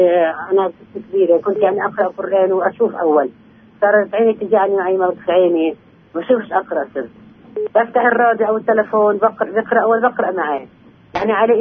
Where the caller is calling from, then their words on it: Hebron, West Bank, Palestine; من منطقة خليل